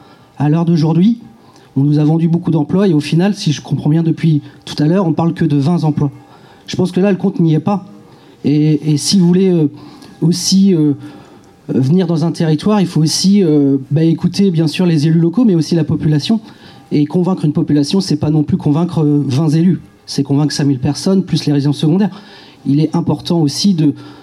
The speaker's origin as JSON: {"language": "French", "town": "Lille", "region": "Hauts-de-France", "country": "France", "said": "je suis originaire de Lille"}